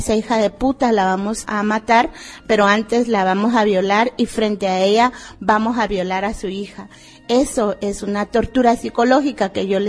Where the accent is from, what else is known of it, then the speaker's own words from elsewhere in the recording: Quiché, Guatemala; Vengo de Quiché, es un territorio que está en occidente de Guatemala.